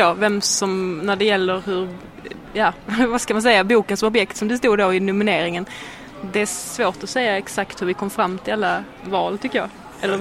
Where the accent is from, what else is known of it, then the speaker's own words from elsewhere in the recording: Skåne, Sweden; accent: Skånska; att jag är kvinna och att jag pratar skånska